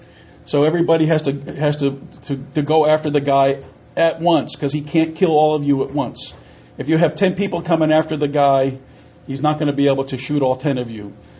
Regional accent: New Jersey, United States; I mean, I grew up in New Jersey.

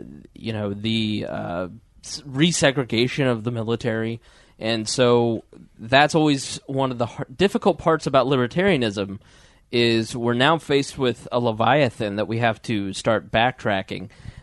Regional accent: Indianapolis, Indiana, United States; the millennial generation, of which everyone on the podcast, we're all from Indianapolis, we're all, you know, around 30.

